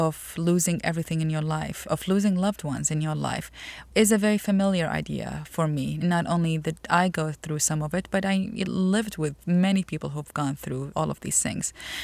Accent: Iraq; I'm originally from Iraq, and I grew up with the Iran-Iraq war.

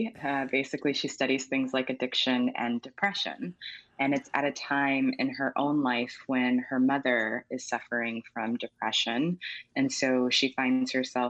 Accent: Huntsville, Alabama, United States; moved away as an adult; also born or lived in Ghana; I was born in Ghana, but I grew up mostly in Huntsville, Alabama, where much of this novel is set.

